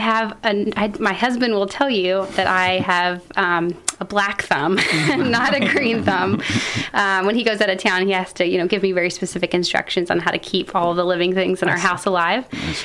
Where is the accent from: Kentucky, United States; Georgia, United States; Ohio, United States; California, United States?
Kentucky, United States; Lexington; I am from right here in Lexington.